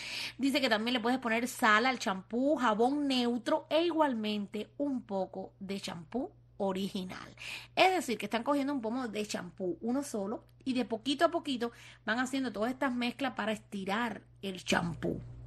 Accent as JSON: {"language": "Spanish", "country": "Cuba", "said": "el gobierno de Cuba, el sistema, los que gobiernan ese país, esa isla hermosa que es mi tierra"}